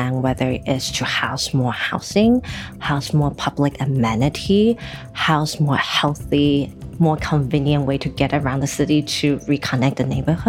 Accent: Taiwan; an urban setting where I grew up in Taiwan versus suburban

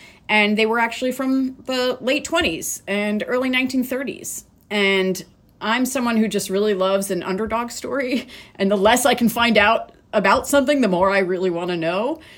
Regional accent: New York, United States; moved away as an adult; now in Columbus, United States; I was born and raised in New York

